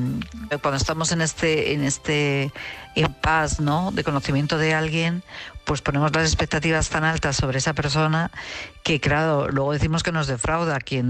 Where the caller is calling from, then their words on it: Madrid, Community of Madrid, Spain; de Madrid